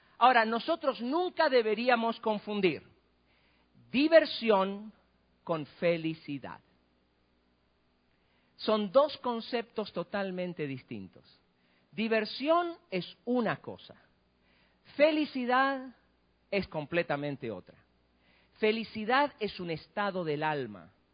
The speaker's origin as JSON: {"language": "Spanish", "country": "Argentina", "tie": "born or raised there", "said": "Yo crecí en la República Argentina, en un barrio de clase media baja. ¿No? Éramos una familia de inmigrantes, mi abuelito vino de Ucrania."}